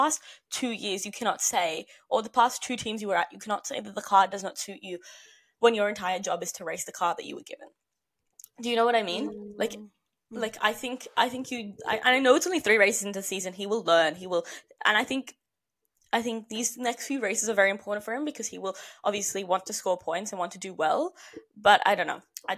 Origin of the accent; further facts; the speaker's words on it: Australia; I'm Australian